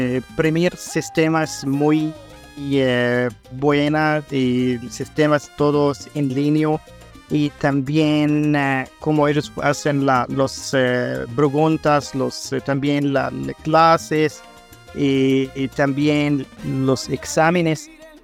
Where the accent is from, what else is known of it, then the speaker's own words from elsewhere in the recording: Israel; Spanish is a second language; also born or lived in Colombia; soy de Israel y yo estuve en Colombia con mi esposa colombiana.